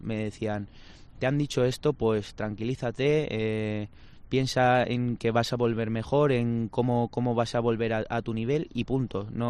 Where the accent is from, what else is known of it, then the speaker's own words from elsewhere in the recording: Villar del Arzobispo, Valencian Community, Spain; Yo soy de Villar, del Arzobispo. Y cada verano voy allí a liberarme un poquito del fútbol